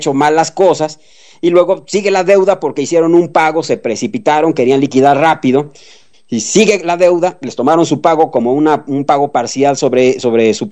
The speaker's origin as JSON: {"language": "Spanish", "country": "Mexico", "said": "Apreciaciones personales como un mexicano."}